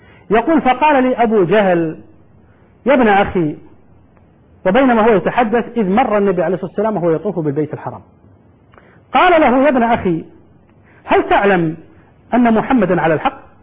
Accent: Kuwait; عندما ننظر عندنا في الكويت على سبيل المثال

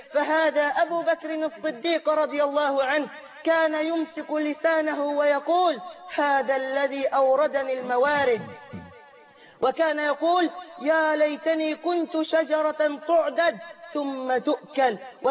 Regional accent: Egypt; بلدنا مصر

